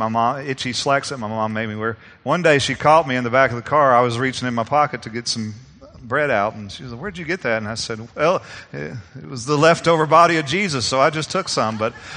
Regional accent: Kilgore, Texas, United States; in Henderson, Texas, which is in East Texas where I'm from. I'm not from Henderson. We actually lived in Kilgore.

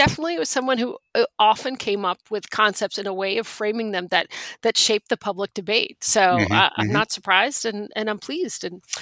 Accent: Lexington, Massachusetts, United States; I actually grew up in Lexington, Massachusetts, about 8 miles from where I am sitting at this very moment in Cambridge, Mass.

